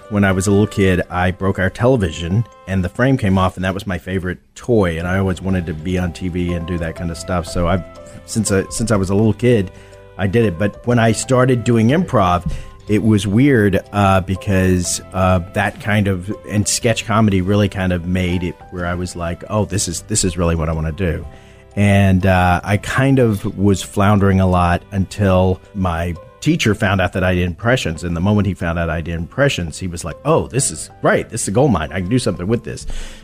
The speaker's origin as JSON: {"language": "English", "region": "Texas", "country": "United States", "said": "I'm from Texas."}